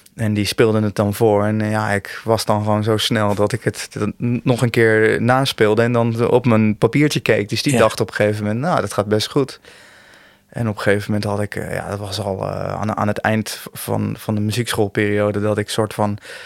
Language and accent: Dutch; Vlissingen, Zeeland, Netherlands; Ik kom uit Vlissingen, maar ik ben in Rotterdam geboren.